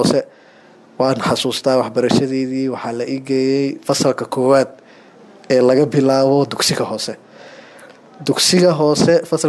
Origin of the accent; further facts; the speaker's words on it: Jowhar, Middle Shabelle, Somalia; waxaan joogay aan wax ku bartay isla magaaladii aan ku dhashay ee Jowhar.